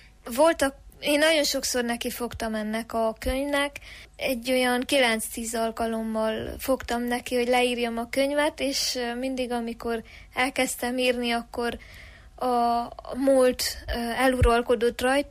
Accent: Székelyszáldobos, Covasna, Romania; lesz még bemutatónk szülőfalumba Székelyszárdoboson

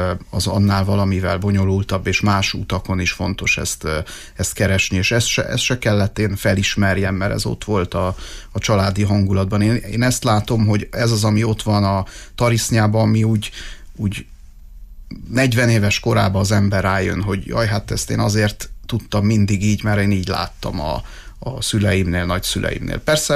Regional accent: Cluj-Napoca, Cluj County, Romania; Kolozsváron születtem, az életem legnagyobb részét gyerekkoromnak, fiatalkoromnak ott éltem

